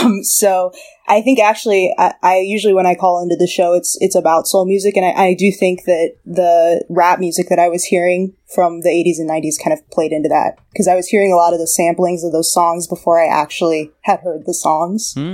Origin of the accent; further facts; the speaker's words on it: Columbus, United States; Yeah, so I grew up in Columbus, so there was kind of a weird mixture, I guess, of music going on.